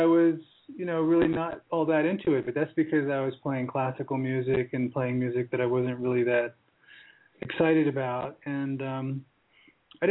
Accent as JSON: {"language": "English", "region": "East Coast", "country": "United States", "tie": "born or raised there", "also_born_or_lived": "Germany", "moved": "as an adult", "lives_now": "Colorado, United States", "said": "Yeah, I was born in Germany. I grew up on the East Coast to some degree. I used to spend all my summers in Europe. And then when I turned 18, I moved to Colorado."}